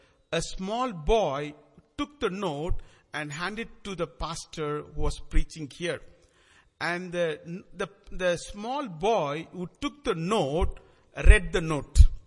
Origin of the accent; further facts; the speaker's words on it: India; English is a second language; moved away as an adult; now in Canada; And by the way, I'm an Indian and I'm new to Canada.